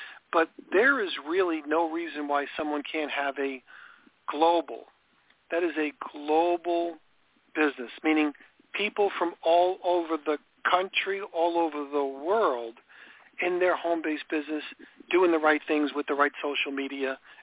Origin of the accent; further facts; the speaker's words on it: New York, United States; now in Palm Coast, United States; Palm Coast, which is near Flagler Beach. It's home for me. I mean, this is my new home, although I grew up in New York.